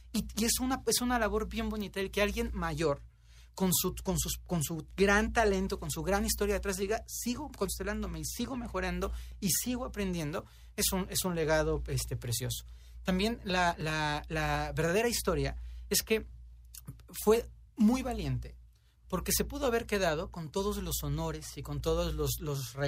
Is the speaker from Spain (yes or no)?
no; Mexico; y además en México, que somos jarritos de Tlaquepaque, claro.